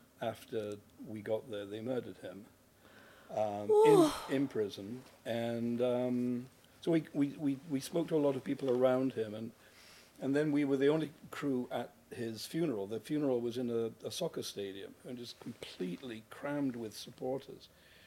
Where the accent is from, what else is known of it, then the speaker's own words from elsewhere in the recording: England, United Kingdom; accent: English; I drove it out over a border using my English accent on these awful border guards.